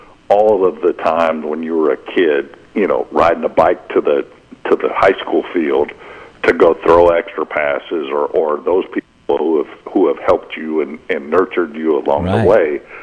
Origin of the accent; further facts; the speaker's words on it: Pinole, California, United States; my parents own a bar where I grew up in Pinole, California